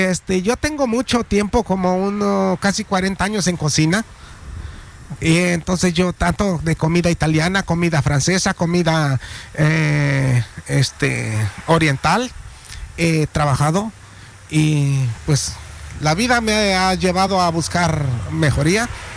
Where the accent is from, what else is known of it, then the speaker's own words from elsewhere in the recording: Mexico; Yo soy mexicano.